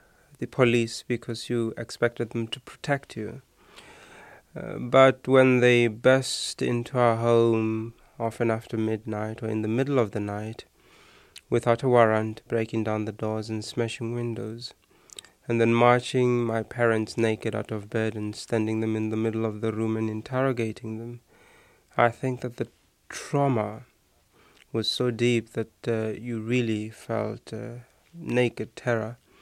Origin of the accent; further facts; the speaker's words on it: Alexandra, Gauteng, South Africa; now in United States; The ghetto where I lived was Alexandra, which was 1 square mile. With over 100,000 people, and many of these people lived in shacks. Our shack was 15 by 15 feet, and we slept on the floor on pieces